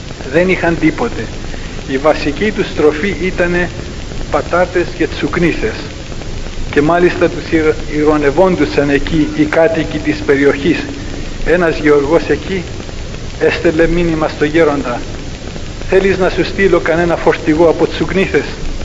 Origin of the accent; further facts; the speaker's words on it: Cyprus; άλλωστε είμαι ένας από τους Κυπρίους αυτούς